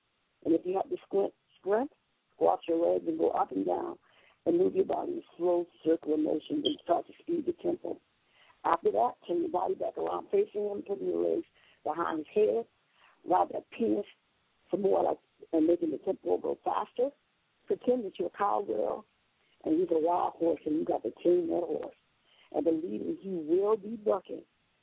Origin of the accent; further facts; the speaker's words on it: Savannah, Georgia, United States; I'm from Savannah, Georgia. I'm a country girl.